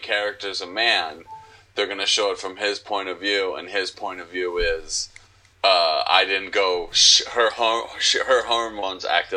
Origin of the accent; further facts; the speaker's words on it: the South, United States; accent: southern; I might be able to keep my southern accent longer than he did.